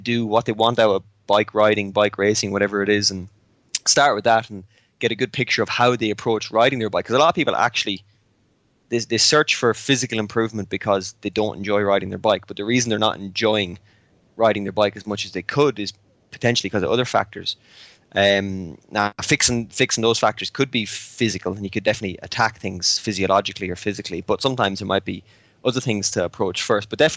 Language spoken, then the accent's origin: English; Ireland; now in Morzine, France; I'm Irish, 30 years old now, so officially old or mature, one or the other. I've lived in Morzine in the French Alps, which most mountain bikers know, for not far off a decade now.